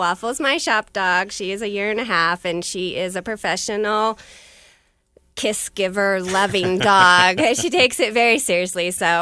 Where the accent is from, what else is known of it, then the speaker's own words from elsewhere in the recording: Colorado, United States; I own Frehla Boutique. I grew up in the Pikes Peak region. I've raised my two boys here.